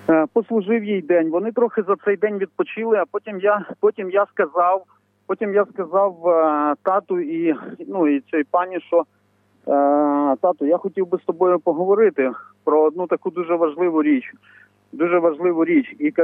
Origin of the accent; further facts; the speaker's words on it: Nyzhni Sirohozy, Kherson Oblast, Ukraine; born there; Ми народилися в Херсонській області, Нижні Сірогози.